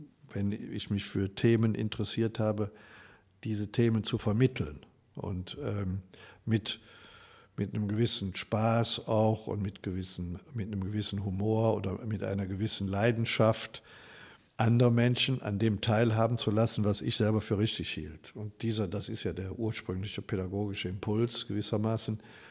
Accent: Neuss, North Rhine-Westphalia, Germany; ich bin in Neuss hier im Rheinland zur Schule gegangen, aufs Gymnasium, Theodor-Schwann-Gymnasium.

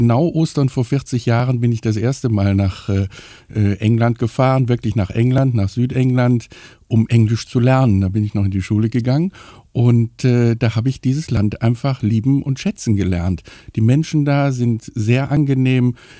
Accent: Germany; Und wir als Deutsche, denke ich, gucken auch immer so ein bisschen neidisch auf die Insel

